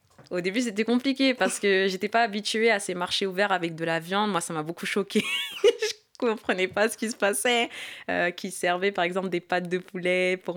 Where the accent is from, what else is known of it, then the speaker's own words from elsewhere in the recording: United States; French is a second language; quand on est américaine, quand on parle anglais très couramment, il y a moins de stigmatisation